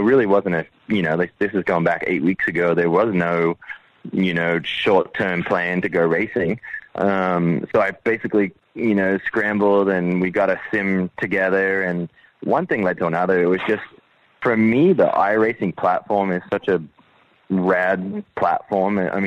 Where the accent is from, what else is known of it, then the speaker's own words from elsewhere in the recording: Australia; when you look at my childhood and where I grew up in Australia